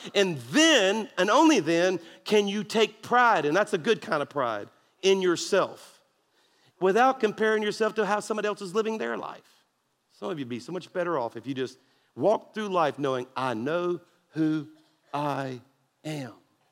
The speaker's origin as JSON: {"language": "English", "region": "Louisiana", "country": "United States", "said": "I'm from South Louisiana, and I love it, right?"}